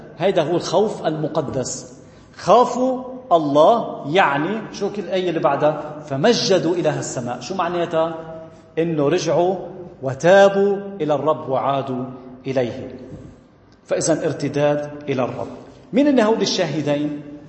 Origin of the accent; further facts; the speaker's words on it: Lebanon; طبيعي اليوم عندنا بلبنان